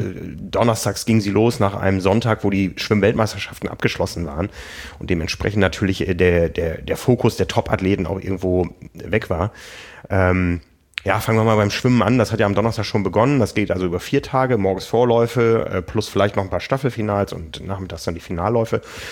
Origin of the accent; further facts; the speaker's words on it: Osnabrück, Lower Saxony, Germany; aus meiner Heimat Osnabrück